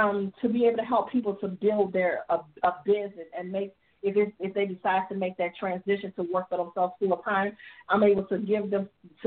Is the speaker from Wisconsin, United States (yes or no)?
no; Chicago, Illinois, United States; I am from Chicago, Illinois, where I come from a place of, I don't know, dysfunction